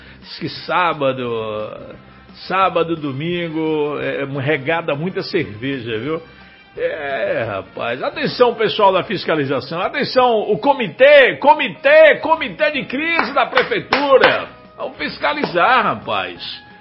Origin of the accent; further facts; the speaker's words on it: Tororó, Brazil; now in Rio de Janeiro, Brazil; moro no Rio de Janeiro, município, sou do município de Tororó